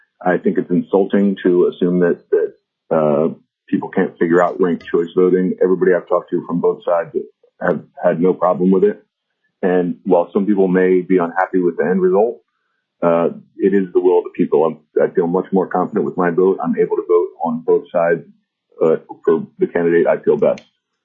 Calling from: Anchorage, Alaska, United States; I'm calling from Anchorage, and I oppose House Bill 4.

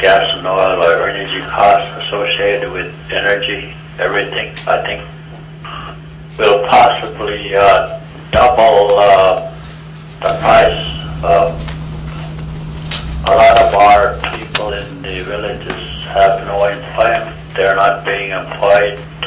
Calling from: Alaska, United States; I'm calling from Quikut, which is near Bethel. We're like 18, 20 miles east of Bethel.

